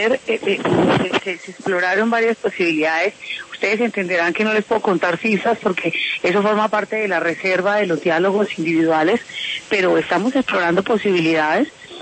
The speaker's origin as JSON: {"language": "Spanish", "country": "Colombia", "said": "Yo me siento muy orgullosa como colombiana"}